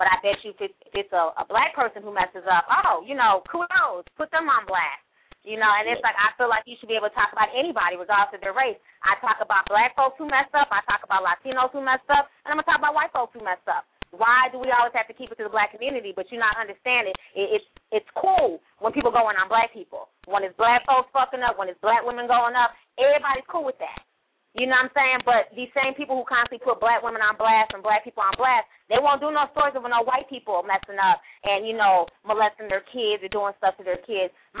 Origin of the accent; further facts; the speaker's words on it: Florida, United States; yeah, I'm from Florida, but I'm not ratchet. you know, I'm from Florida.